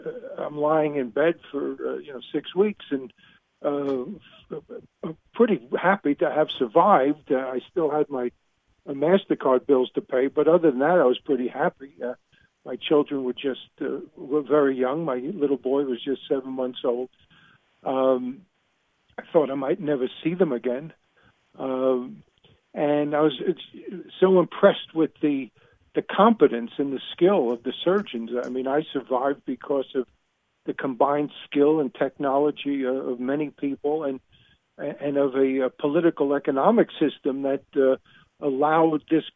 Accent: New York, United States; accent: New York; moved away; I've only been away from New York for 38 years, so... I haven't lost my accent.

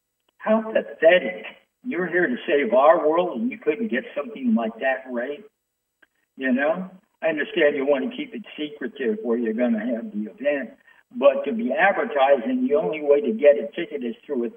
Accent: New York City, New York, United States; the one that was going on in New York City, my hometown

